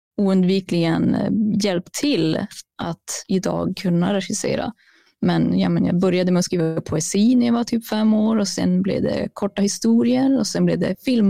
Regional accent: Kiruna, Norrbotten County, Sweden; now in Umeå, Sweden; Jag kommer från Kiruna, så hela vägen högst upp typ i Sverige. Vart det inte finns typ någonting, pretty much.

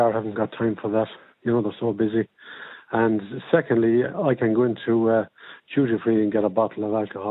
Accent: Sligo, Connacht, Ireland; now in Galway, Ireland; Actually, I'm in Galway. I misspelt that. I'm from Sligo, but I'm in Galway.

